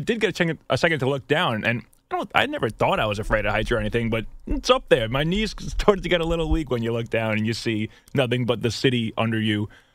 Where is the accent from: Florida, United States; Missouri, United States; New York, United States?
New York, United States; And it just reminds me of like growing up in like Shea Stadium around here where I grew up in New York and old stadiums.